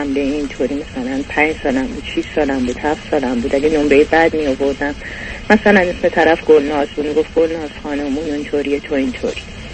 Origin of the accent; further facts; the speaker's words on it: Tehran, Tehran Province, Iran; born there; من هولوحش شروع جنگ در ایران در تهران به دنیا اومدم و در یک خانواده نسبتا خوب متوسط رو به بالا تحصیل کرده